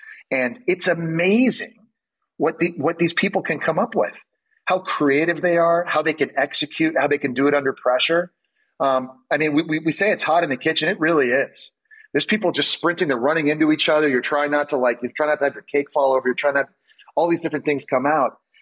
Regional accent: Canada; growing up in Ottawa or Montreal.

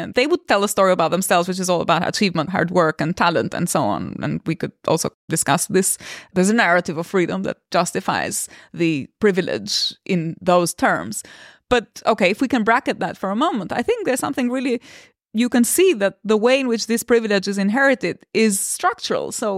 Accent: Albania; I come from Albania, so I constantly think about my fellow Albanian youngsters, my schoolmates.

